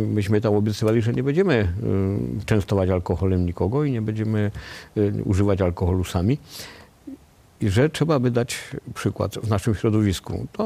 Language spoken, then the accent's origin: Polish; Lesser Poland, Poland; bo wychowywałem się na Podhalu, w rodzinie, w której alkohol był normalną rzeczą